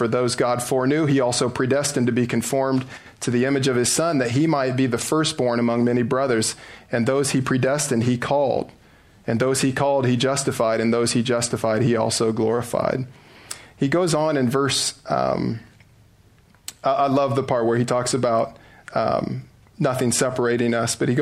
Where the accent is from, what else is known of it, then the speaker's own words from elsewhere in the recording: Iowa, United States; When I grew up in Southeast Iowa, one of my favorite people was a man named Frosty Van Vorst.